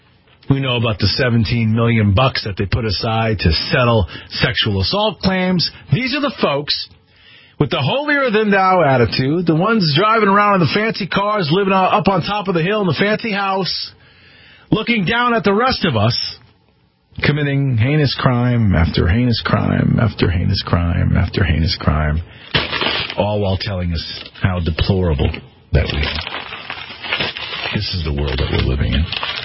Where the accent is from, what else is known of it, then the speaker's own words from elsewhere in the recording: Connecticut, United States; but it certainly is happening here in Connecticut, my home state.